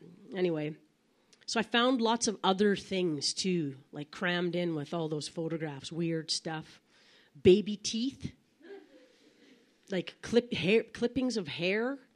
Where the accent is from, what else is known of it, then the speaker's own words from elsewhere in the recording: Yukon, Canada; So I guess all you have to know is I come from the Yukon. Do you know where that is? It's close to Alaska. It's a country. It's Canada.